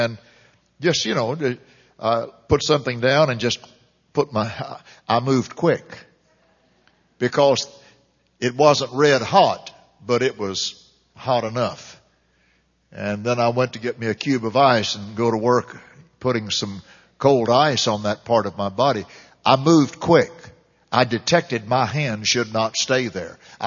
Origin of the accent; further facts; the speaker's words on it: United States; I am an American, and I'm proud of my nation, righteously proud